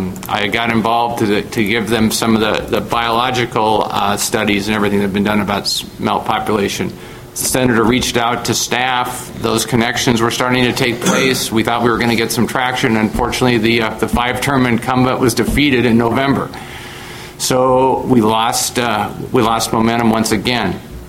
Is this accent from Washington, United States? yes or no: yes; Camano Island, Washington, United States; I'm from Camino Island, a member of the Snow King chapter of Puget Sound Anglers.